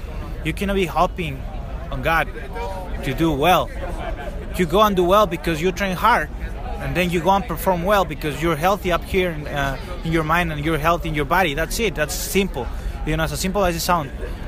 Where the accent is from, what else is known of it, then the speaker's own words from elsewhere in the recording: Mexico; English is a second language; the past 2 years has been crazy in Mexico, you know. Now more people knows me in my hometown.